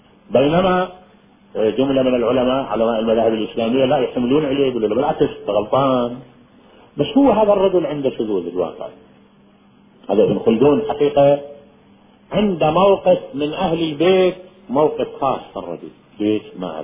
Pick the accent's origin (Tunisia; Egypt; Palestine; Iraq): Iraq; قلت له من العراق. قال لي انت على اي مذهب؟ قلت له انا على مذهب اهل البيت، على مدى الإمام الصادق جعفر بن محمد الصادق.